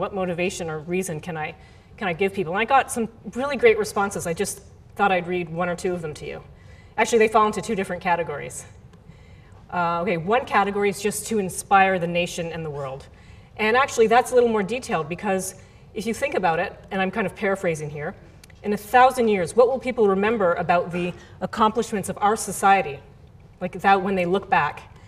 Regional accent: Canada; now in United States; I am Canadian, I'm also American now.

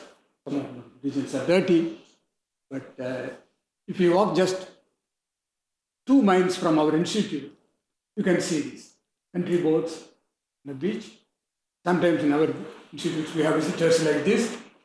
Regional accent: India; support I get from my home country, India

